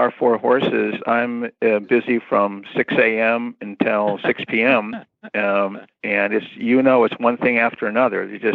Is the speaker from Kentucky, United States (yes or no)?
no; Newport Beach, California, United States; I grew up in Newport Beach, surfer and sailing.